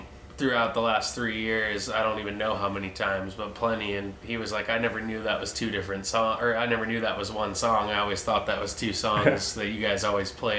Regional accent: St. Louis, Missouri, United States; I'm from the Lou, and I'm proud.

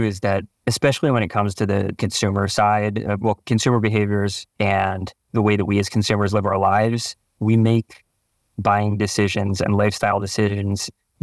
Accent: Nantucket, Massachusetts, United States; I grew up on the East Coast in Massachusetts. I'm a Nantucketer, an island boy.

